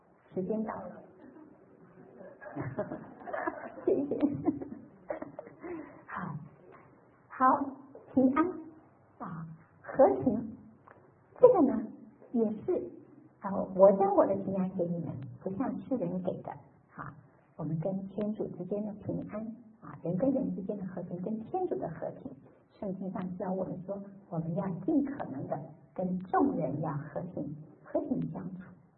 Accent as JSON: {"language": "Chinese", "country": "China", "said": "我们中国人，我常常在这里说，我们中国人可以做很好的见证"}